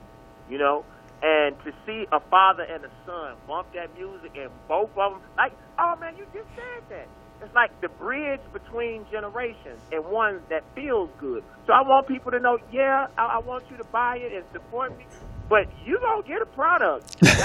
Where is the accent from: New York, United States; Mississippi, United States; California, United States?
Mississippi, United States; And 4-5-9, I'm from Mississippi. That's just how I was raised.